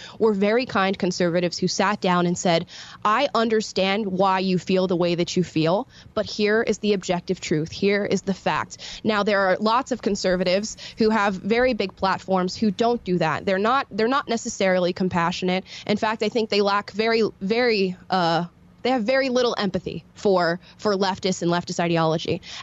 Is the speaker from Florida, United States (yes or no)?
yes; Florida, United States; I was attending BLM protests whenever they were happening in my home state of Florida.